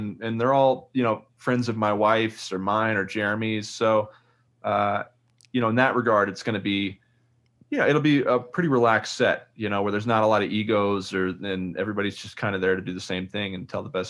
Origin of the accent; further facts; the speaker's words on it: Oklahoma, United States; I'm from Oklahoma where, you know, one of our main exports is lot lizards.